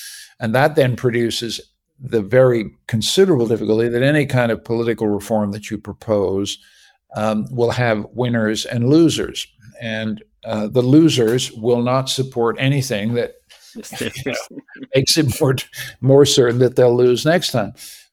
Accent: Canada; accent: American; I'm actually a Canadian. I sound like an American, but I'm actually a Canadian.

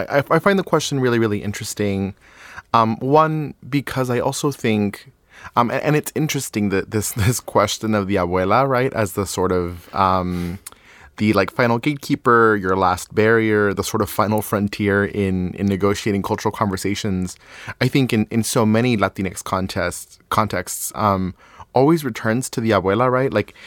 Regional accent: Ciudad Juarez, Chihuahua, Mexico; I grew up in Ciudad Juarez, Chihuahua, Mexico.

